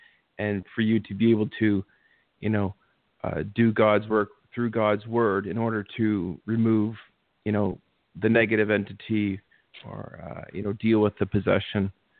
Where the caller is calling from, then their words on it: Canada; I'm calling from Canada.